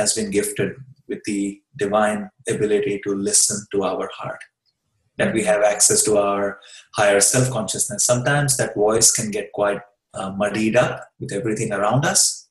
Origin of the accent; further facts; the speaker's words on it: Mumbai, Maharashtra, India; Sure. I grew up in India, in Mumbai, right, in a family of 14 people.